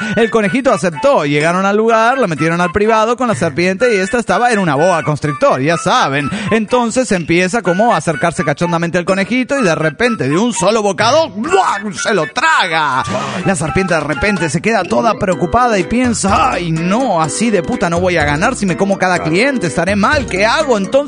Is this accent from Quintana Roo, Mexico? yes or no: yes; Cancún, Quintana Roo, Mexico; de Cancún, Quintana Roo, México.